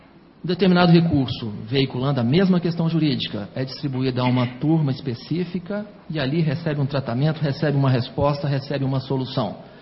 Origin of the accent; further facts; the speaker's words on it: Goiás, Brazil; born there; Eu sou goiano de nascimento, faço questão de dizer isso sempre com muito orgulho